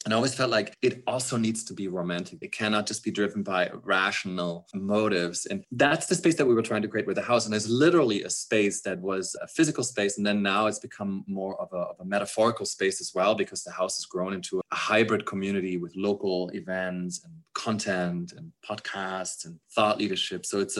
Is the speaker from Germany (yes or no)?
yes; southern Germany, Germany; English is a second language; I grew up in Southern Germany, so a somewhat conservative part of the country, very honest, hardworking, very frugal in a way.